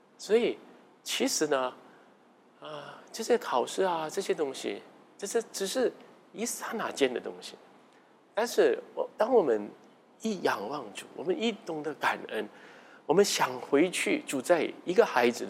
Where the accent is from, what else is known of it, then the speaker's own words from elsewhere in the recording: Singapore; 我们新加坡人都是很关注这个东西的。